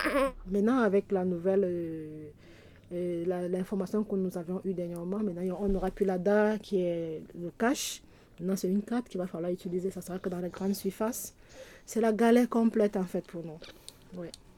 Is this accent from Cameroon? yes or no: yes; Cameroon; now in France; Je viens du Cameroun. Ça va faire bientôt 1 an que je suis là.